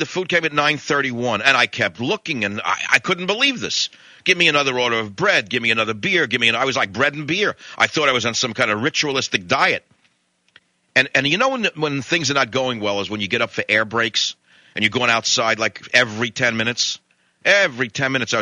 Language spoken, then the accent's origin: English; New York, United States; I'm an instant guy. I want to eat. I'm from New York. They don't know from service, by the way.